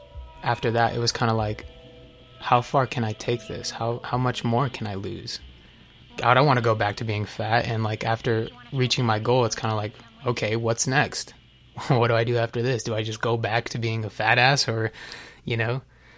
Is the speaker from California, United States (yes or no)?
no; Salt Lake City, Utah, United States; I am a local artist here in Utah, Salt Lake City. I was born here, I was raised in Rose Park. I am 20 years old.